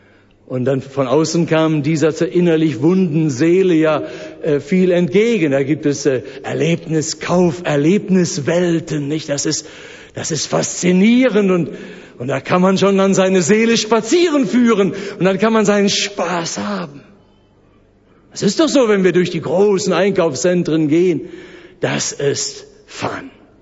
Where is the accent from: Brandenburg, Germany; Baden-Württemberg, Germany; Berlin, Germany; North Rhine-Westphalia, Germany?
North Rhine-Westphalia, Germany; Ich komme aus dem Ruhrgebiet, da ist Fußball eine Religion.